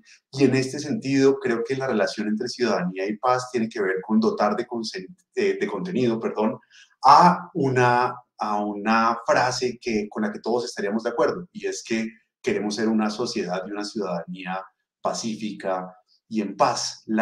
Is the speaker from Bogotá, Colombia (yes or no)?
yes; Bogotá, Colombia; Desde que uno llega siendo colombiano, o en mi caso siendo bogotano